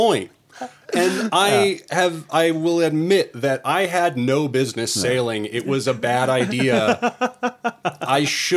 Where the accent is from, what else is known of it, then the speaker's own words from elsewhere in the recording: Virginia Beach, Virginia, United States; I'm from Virginia Beach myself.